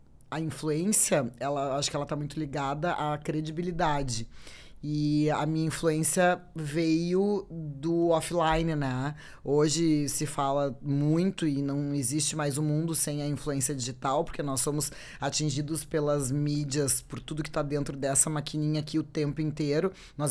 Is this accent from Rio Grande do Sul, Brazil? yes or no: yes; Porto Alegre, Rio Grande do Sul, Brazil; Eu sou natural de Porto Alegre, nascida e criada, né? Nasci chorando moinhos de vento, bem lugar comum porto-alegrense, e minha família de classe média, bairro Petrópolis. Então, e eu sou filha única